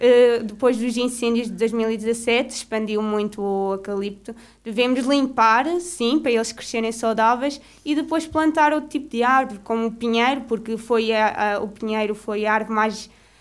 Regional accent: Coimbra, Portugal; Eu gosto bastante da minha aldeia, do meu concelho, sim. É. A minha aldeia foi a que me viu crescer, que estudei lá até, estudei na aldeia até ao quarto ano

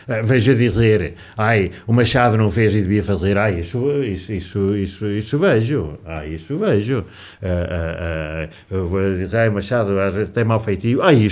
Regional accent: Coimbra, Portugal; porque sou de Coimbra

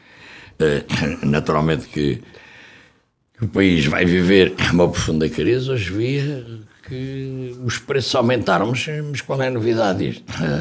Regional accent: Coimbra, Portugal; eu sou de Coimbra, sou uma desgraça, eu sou conimbricense daqueles 7 costados.

